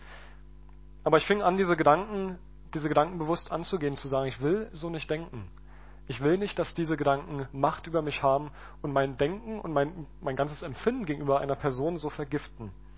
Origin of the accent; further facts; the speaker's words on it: Berlin, Germany; Meine Frau und ich, wir sind vor 2 Jahren aus Sachsen hergezogen. Ich komme eigentlich aus Berlin, meine Frau aus der Nähe von Stuttgart.